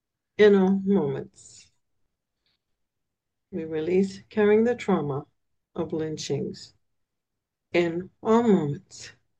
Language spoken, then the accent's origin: English; Bahamas; I just want to say I'm from the Bahamas. We didn't have that.